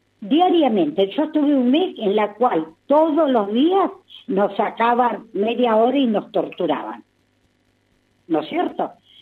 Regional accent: Sarmiento, Chubut, Argentina; born there; also born or lived in Comodoro Rivadavia; soy de la zona, yo en Comodoro viví 40 años, soy nacida en Sarmiento, pero yo viví 40 años en Comodoro, hasta que me vine acá.

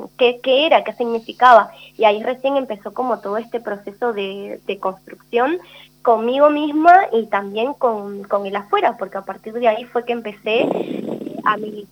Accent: Dominican Republic; en mi caso, porque soy de República Dominicana, y le doy una situación geográfica

